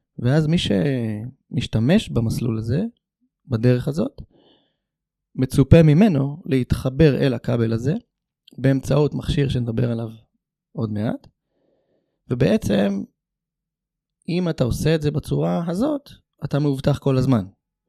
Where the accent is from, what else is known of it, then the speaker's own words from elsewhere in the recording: France; אני צרפתי במקור.